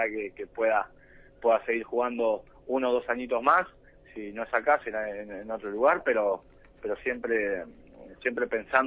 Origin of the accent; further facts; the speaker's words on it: Buenos Aires, Argentina; now in Mar del Plata, Argentina; yo soy de Buenos Aires, vivo en Mar del Plata